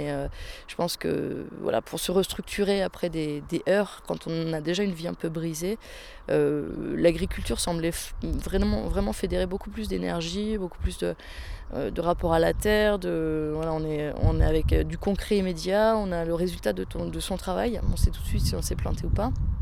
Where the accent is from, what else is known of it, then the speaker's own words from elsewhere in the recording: Normandy, France; j'étais de famille agricole quand j'étais petite, en Normandie. J'ai passé toutes mes enfances à la ferme.